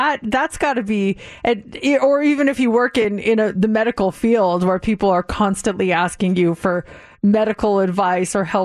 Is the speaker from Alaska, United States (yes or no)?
no; Colorado, United States; I grew up in Colorado, right by Golden, Colorado, which is where Coors Light is Coors is manufactured.